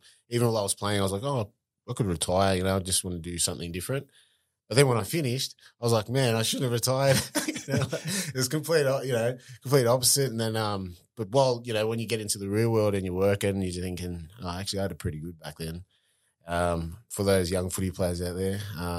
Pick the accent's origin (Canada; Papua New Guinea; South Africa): Papua New Guinea; Mount Hagen, Western Highlands; born there; I was born in Mount Hagen Hospital.